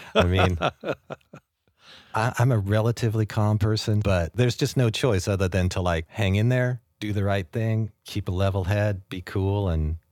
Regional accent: Seattle, Washington, United States; and totally because I'm from Seattle.

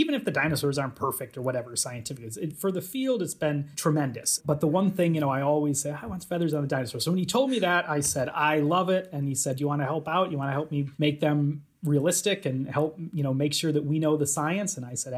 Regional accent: Chicago, Illinois, United States; now in Edinburgh, United Kingdom; So, you know, I'm American, I grew up around Chicago, but I've been for about the past decade here at the University of Edinburgh in Scotland, where I'm a professor and I teach here.

